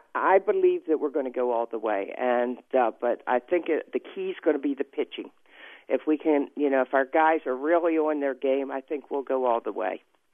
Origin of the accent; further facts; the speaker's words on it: Baltimore, Maryland, United States; Well, growing up in Baltimore, I was always an Orioles fan, a Colts fan, obviously, and now a Ravens fan.